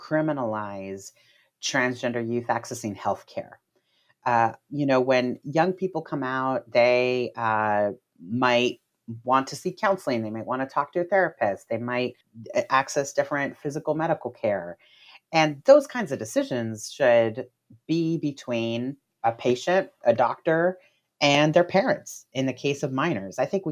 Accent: Miami, Florida, United States; You know, I'm from Florida myself. I'm from Miami, and my family is Cuban American. So we're part of that, you know, lineage of people immigrating from Latin America that you mentioned.

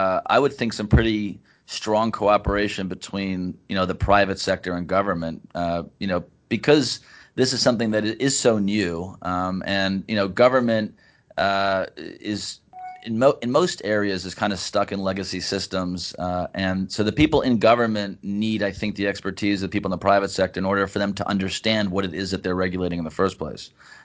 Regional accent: Maryland, United States; I mean, I grew up in Maryland.

